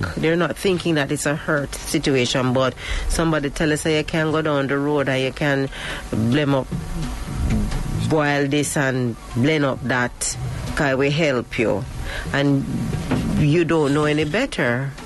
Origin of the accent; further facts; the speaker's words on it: Jamaica; as a Jamaican